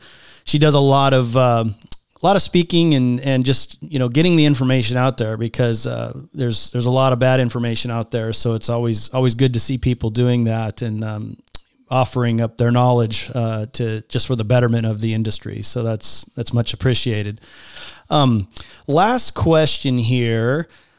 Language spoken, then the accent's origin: English; California, United States; I'm originally from California and all